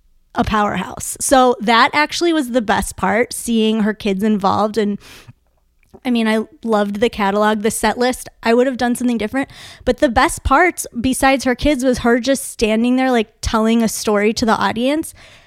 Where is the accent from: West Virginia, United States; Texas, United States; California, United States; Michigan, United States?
Michigan, United States; Detroit; I am a girl from Detroit who went to gay clubs